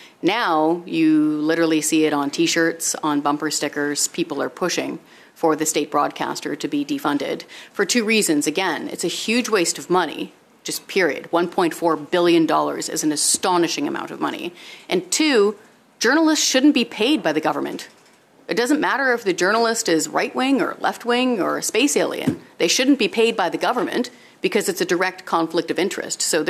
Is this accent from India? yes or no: no; Canada; If I don't watch the CBC, does that mean that I'm not Canadian? That's absurd.